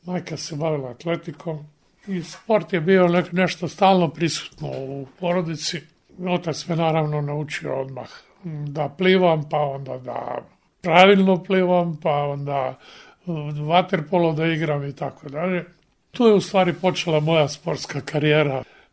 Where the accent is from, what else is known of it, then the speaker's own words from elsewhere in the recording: Matulji, Primorje-Gorski Kotar County, Croatia; born there; Dakle, rođen sam u Matuljima pored Rijeke, 42. godine. To je bila Italija tada.